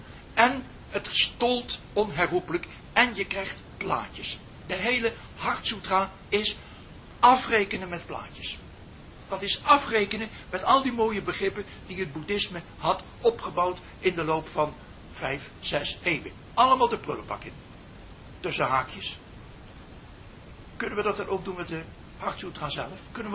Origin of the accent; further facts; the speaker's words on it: Nijmegen, Gelderland, Netherlands; Nijmegen, dat weet u. Ja, en waar ik vandaan kom.